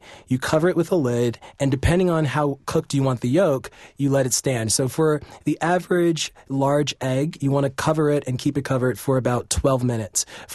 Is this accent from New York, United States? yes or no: yes; New York City, New York, United States; This chorizo deviled egg, I'm from New York City, but my father, who's from the South, loved making a deviled egg.